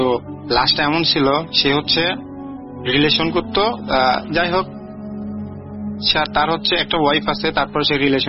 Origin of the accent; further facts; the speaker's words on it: Faridpur, Rajshahi Division, Bangladesh; now in Kuala Lumpur, Malaysia; আমার home town হচ্ছে পাবনা জেলা ফরিদপুর থানা। অ্যান্ড আমি বর্তমানে মালয়েশিয়া কুয়ালালামপুরে একটি কোম্পানিতে কর্মরত অবস্থায় আছি।